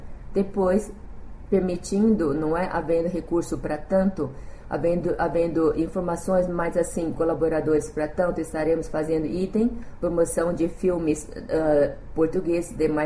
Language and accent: Portuguese; Brazil; eu cresci no Brasil, comecei a estudar no Brasil desde o primário, me formei, graduei, me casei e tive filhos.